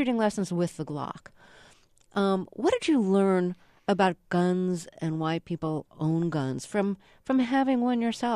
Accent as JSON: {"language": "English", "region": "New York", "country": "United States", "said": "I'm a New Yorker."}